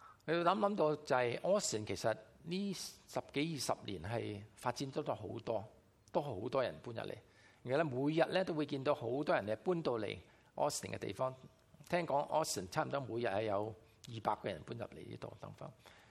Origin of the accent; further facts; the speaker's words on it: Guangdong, China; 就不是只是单在我们广东人当中，所以不要限于这个言语